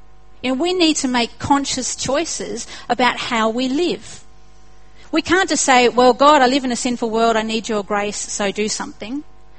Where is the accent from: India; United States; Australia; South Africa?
Australia; also born or lived in United Kingdom; Everyone tried to copy my accent and ended up sounding like a New Zealander instead of an Australian.